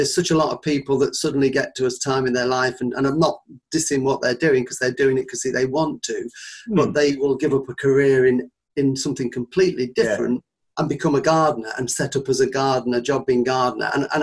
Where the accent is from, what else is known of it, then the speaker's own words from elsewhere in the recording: East Midlands, United Kingdom; she lived in just a little cottage in the next village to where I grew up in Nottinghamshire.